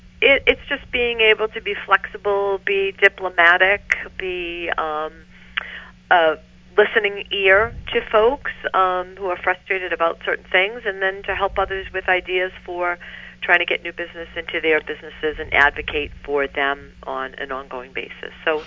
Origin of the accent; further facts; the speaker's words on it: Waltham, Massachusetts, United States; I'm originally from Waltham, which is outside of Boston, and came up here to the Chamber 9 years ago